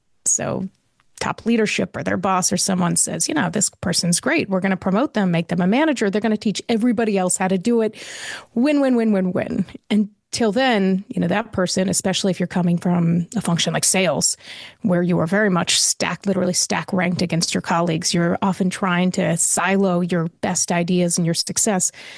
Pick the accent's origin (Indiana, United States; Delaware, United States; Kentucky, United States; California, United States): Kentucky, United States; Louisville; now in Atlanta, United States; I am currently based in Atlanta, Georgia, but I grew up in Louisville, Kentucky, and I have worked at KFC.